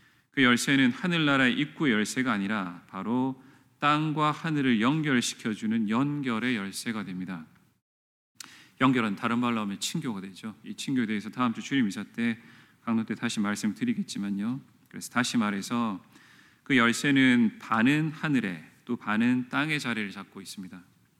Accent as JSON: {"language": "Korean", "country": "South Korea", "tie": "born there", "said": "만약 내가 대한민국이라는 나라에서 태어나지 않고 어떤 대륙의 아주 가난한 나라에서 태어났다면"}